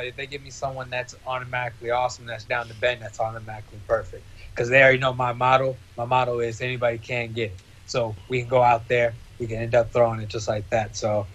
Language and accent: English; Tyler, Texas, United States; Houston, okay. See, I was from Tyler, Texas.